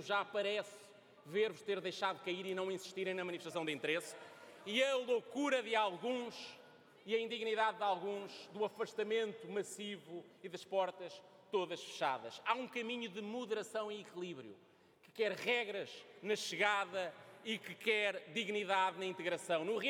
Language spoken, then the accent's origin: Portuguese; Portugal; portugueses é uma história que nos orgulha enquanto portugueses.